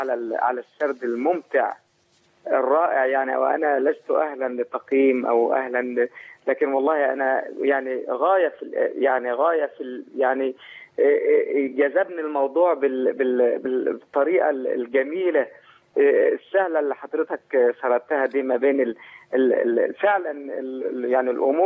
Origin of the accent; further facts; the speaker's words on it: Saudi Arabia; أنا من السعودية أشكركم جدا